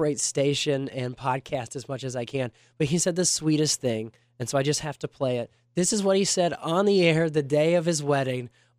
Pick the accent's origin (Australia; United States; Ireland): United States; Alabama; accent: Southern; I'm from Alabama.